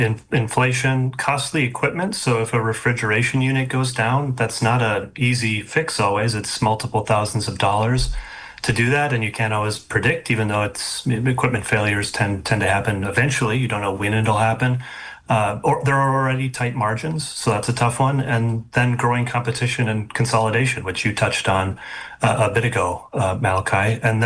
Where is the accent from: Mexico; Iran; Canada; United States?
United States; Chisholm, Minnesota; I grew up in Chisholm, Minnesota, and my first job was actually at a grocery store at Jubilee Foods, which is still around.